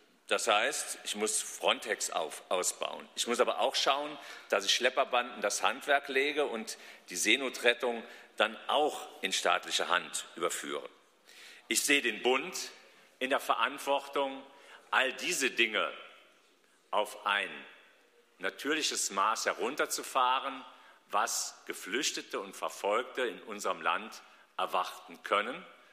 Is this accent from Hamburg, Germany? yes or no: no; Bitburg, Rhineland-Palatinate, Germany; wenn ich mir Bitburg, meine Heimatstadt, anschaue